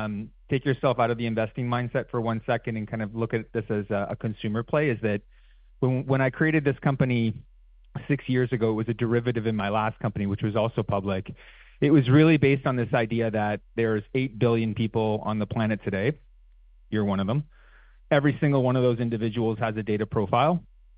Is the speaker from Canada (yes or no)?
yes; Canada; We trade in Canada. I'm Canadian.